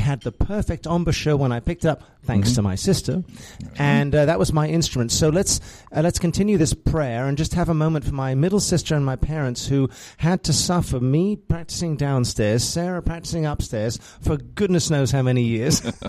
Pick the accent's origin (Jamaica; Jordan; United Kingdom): United Kingdom; England; also born or lived in Acton, Massachusetts, United States; now in South Bend, United States; I currently live in Indiana, just down the road in South Bend. And I was born in Acton, Massachusetts. Again, you can't tell that I parked my car in Harvard Yard quite. But my mum was English and my dad was Australian, lived the formative years of my life in England, hence the accent.